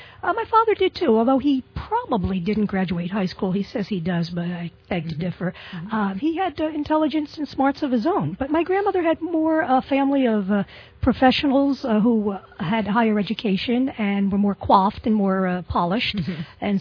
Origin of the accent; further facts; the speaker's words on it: Brooklyn, New York, United States; I grew up in Brooklyn, New York, on the 16th floor of a 23-story building in a very highly densely populated area. I'm an only child. I come from working-class background.